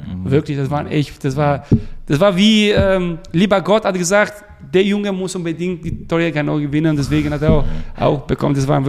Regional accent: Albania; now in Germany; In Deutschland, aber auch in meiner Heimat Albanien wurde immer wieder gesagt

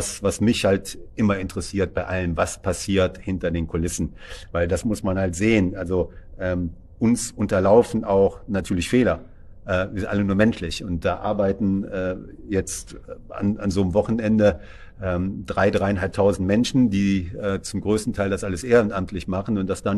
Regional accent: Cologne, North Rhine-Westphalia, Germany; Ich sage einfach mal Köln, aufgrund meiner Heimat bezogen, bin ich halt auch gerne da.

